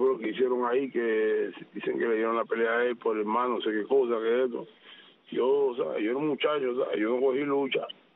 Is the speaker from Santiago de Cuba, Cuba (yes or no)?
yes; Santiago de Cuba, Cuba; que salí de Santiago de Cuba por primera vez